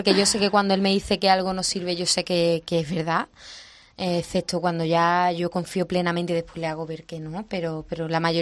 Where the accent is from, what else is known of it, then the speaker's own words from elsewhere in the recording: Andalusia, Spain; Yo soy de Andalucía y llevo mi tierra muy, muy adentro